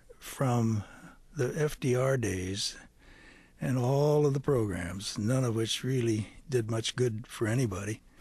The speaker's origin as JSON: {"language": "English", "region": "California", "country": "United States", "tie": "born or raised there", "also_born_or_lived": "Minnesota", "said": "it was kind of a requirement that Scandinavians be born in Minnesota, so I was born in Minnesota. But at the age of two, health problems in the family caused my dad to give up being a farmer, and we moved to Southern California."}